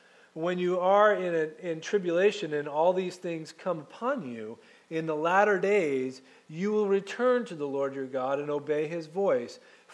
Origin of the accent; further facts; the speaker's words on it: New England, United States; I was raised in New England, and in New England we fix things.